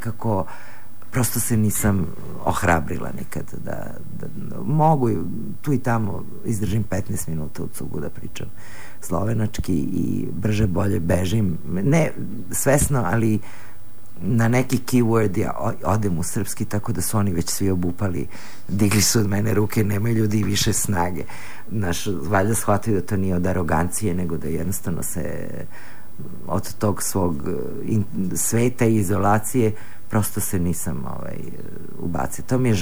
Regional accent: Belgrade, Serbia; dakle si iz Jugoslavije, ne znam, to je to, iz Beograda recimo, kao to mi je bilo nešto odakle si

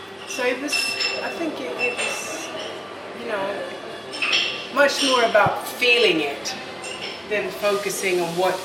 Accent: southern Sweden, Sweden; also born or lived in New York, United States; I grew up between Sweden and really in the countryside in southern Sweden and New York.

